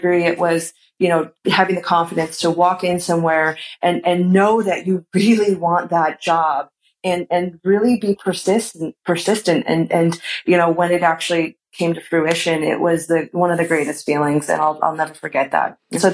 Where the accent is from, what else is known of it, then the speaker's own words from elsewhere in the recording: Chicago, Illinois, United States; You know, I grew up in Chicago. You know, this was like maybe my second time to even being in California just in general.